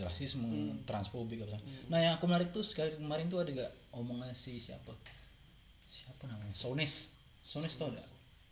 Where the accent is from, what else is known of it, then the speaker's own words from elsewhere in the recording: Pontianak, West Kalimantan, Indonesia; Dulu kalau di kami ini dari Pontianak ya.